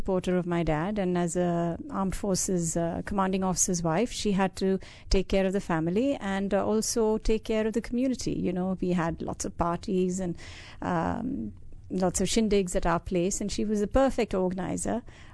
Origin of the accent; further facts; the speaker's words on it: India; I grew up in India, was brought up in lots of different parts of India because my father was in the armed forces as a fighter pilot and commanding officer. So I moved from place to place